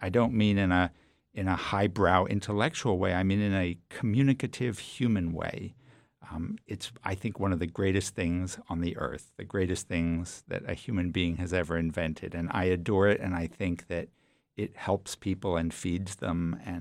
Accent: Baltimore, Maryland, United States; We lived on opposite coasts. I grew up in Baltimore, and he lived in Los Angeles.

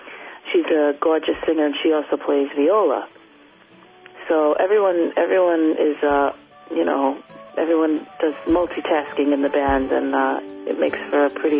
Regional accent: New York, United States; Seamus grew up in Philadelphia, and I grew up in New York

